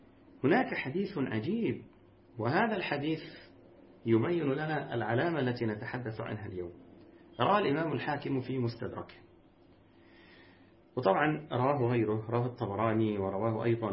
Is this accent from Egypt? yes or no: yes; Egypt; وها أنتم ترون عندنا في مصر يعني جندي الباطل